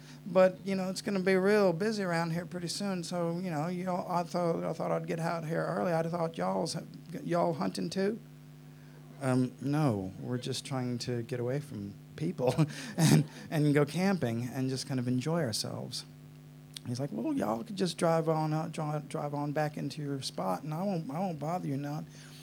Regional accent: Chicago, Illinois, United States; I'm originally from Chicago, and yeah, just lived all over the States as well.

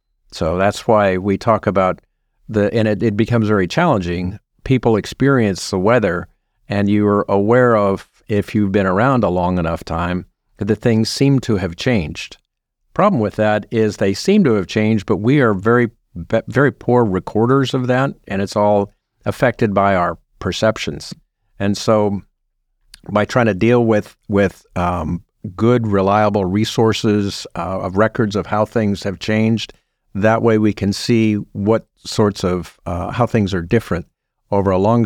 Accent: Illinois, United States; I grew up in Illinois, and that's where I learned to love the ocean.

